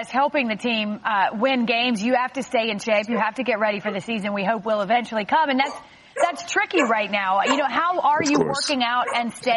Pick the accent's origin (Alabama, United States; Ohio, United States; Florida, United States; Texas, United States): Florida, United States; Lake City; including donations to the Florida Gateway Food Bank in my hometown of Lake City.